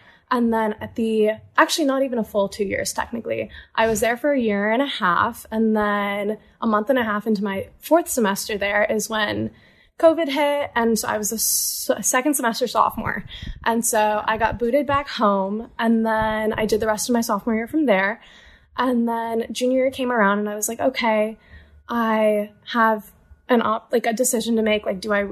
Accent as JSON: {"language": "English", "town": "Chicago", "region": "Illinois", "country": "United States", "tie": "born or raised there", "moved": "as an adult", "lives_now": "California", "said": "Yeah, so I'm originally from Chicago, suburb of Chicago, northwest suburbs."}